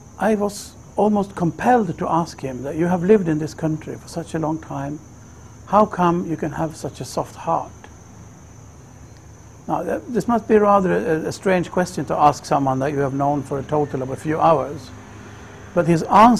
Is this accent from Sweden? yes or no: yes; Sweden; I'm going to tell you how I came into Islam. I grew up in Sweden. I was born in the late 50s.